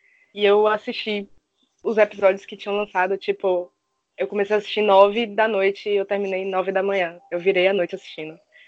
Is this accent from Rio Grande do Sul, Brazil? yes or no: no; Bahia, Brazil; now in Salvador, Brazil; sou do interior da Bahia, mas agora eu moro em Salvador. Tenho 23 anos.